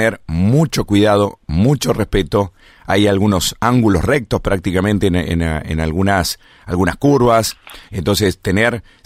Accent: Gualeguaychú, Entre Ríos, Argentina; Yo soy nacido y criado acá en Gualeguaychú, tengo 52 años

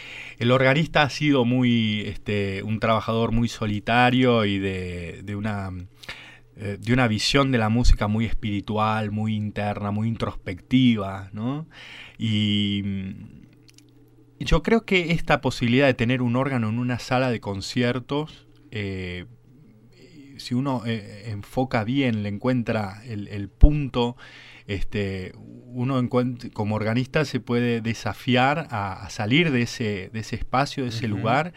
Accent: Buenos Aires, Argentina; Yo como porteño realmente me siento muy orgulloso de presentar este instrumento

